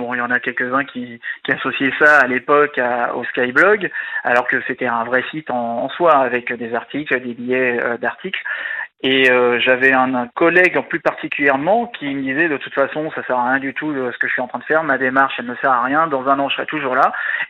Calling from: Île-de-France, France; Alors j'ai 37 ans et je suis des Yvelines, plus particulièrement d'à côté de Versailles.

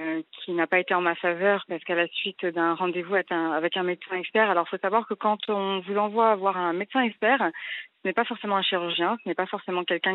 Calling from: Livry-Gargan, Île-de-France, France; Alors, moi, je suis de Livry-Gargan, j'ai 33 ans.

